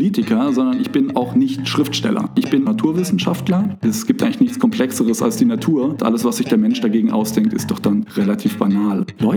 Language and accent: German; Rhineland, Germany; also born or lived in Cologne; Auch ich bin im Rheinland groß geworden und man macht so seine ersten Erfahrungen, seine ersten Späße und Umzüge natürlich dann während der Karnevalszeit.